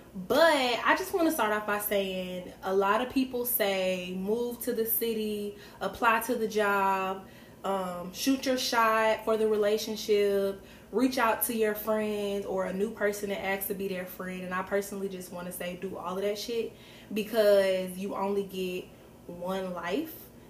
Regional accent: Decatur, Georgia, United States; now in Kansas City, United States; If you know, I am from Decatur, Georgia, which is the east side of Metro Atlanta.

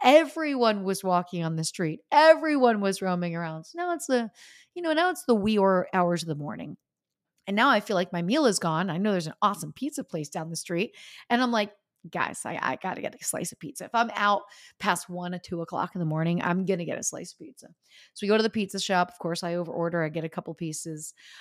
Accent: New York City, New York, United States; And as a New Yorker that buys about 25 umbrellas a year

